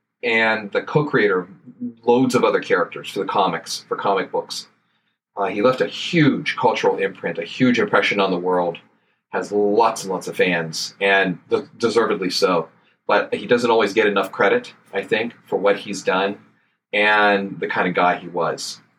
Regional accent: Johnstown, Pennsylvania, United States; And Steve was originally from my hometown, where I currently live, the town of Johnstown, Pennsylvania.

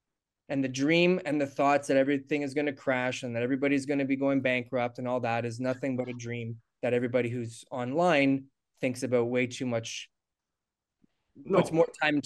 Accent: Canada; born there; I wake up every day like grateful that I was born in Canada.

